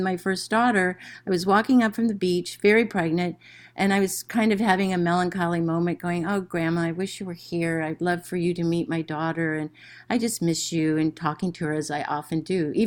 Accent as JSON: {"language": "English", "region": "Wisconsin", "country": "United States", "tie": "born or raised there", "said": "I grew up in Wisconsin, so we're very much salt of the earth type of people generally."}